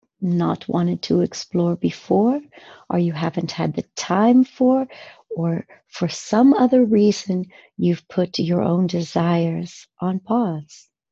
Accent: Midwest, United States; now in Amsterdam, Netherlands; I spent the first quarter of my lifetime in the States, growing up in Midwestern suburbia. And I've spent the second quarter of my life in Amsterdam, the Netherlands.

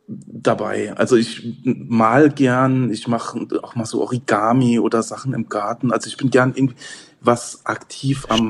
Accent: Rhineland-Palatinate, Germany; born there; now in Saarbrücken, Germany; Also ich bin in Rheinland-Pfalz geboren, im Hunsrück, in einem kleinen Dorf, relativ nah an der Grenze zum Saarland und lebe jetzt in Saarbrücken, in der Hauptstadt.

